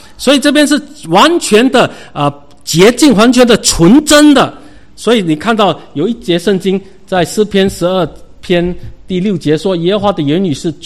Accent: China; 畏就好像我们中国人很明白这事情

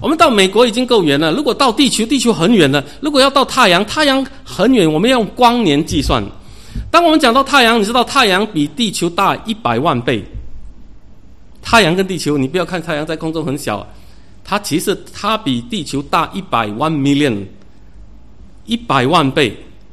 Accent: Singapore; 好像我们常常出门哈，我们新加坡人常常出门啊

